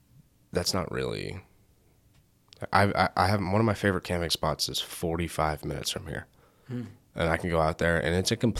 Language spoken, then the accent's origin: English; California, United States; I grew up in California. It's $4.50 when I got my driver's license.